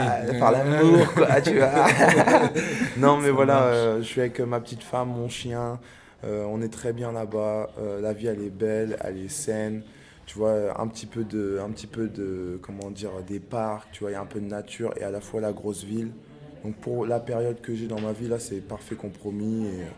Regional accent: Reims, Grand Est, France; now in Amsterdam, Netherlands; je représente ma ville. Hein. Je suis chauvin, je viens de Reims. Je suis basé à Amsterdam, mais je suis un enfant du monde. Mais je sais d'où je viens.

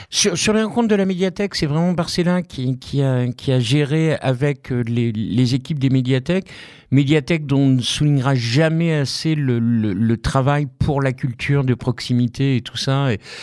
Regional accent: Tours, Centre-Val de Loire, France; Et puis voilà, moi je viens de Tours

